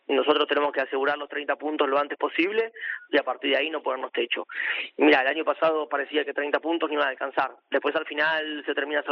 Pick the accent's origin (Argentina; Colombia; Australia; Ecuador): Argentina; now in Spain; yo que soy de fuera, que soy argentino